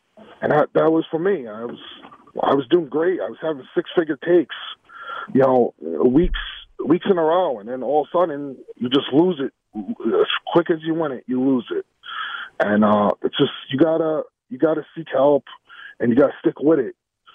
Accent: New York, United States; I'm from New York. It wasn't much help here.

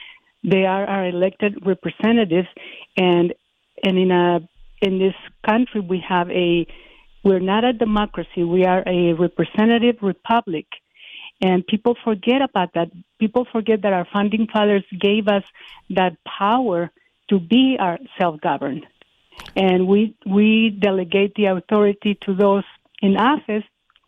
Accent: Mexico; moved away as an adult; now in United States; I am a legal immigrant. I came here from Mexico

